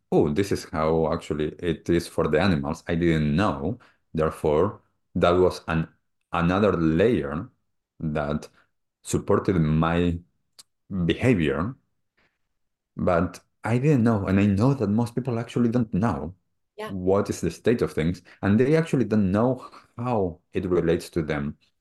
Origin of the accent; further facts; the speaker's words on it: Argentina; I grew up in Argentina as a typical kid in the city.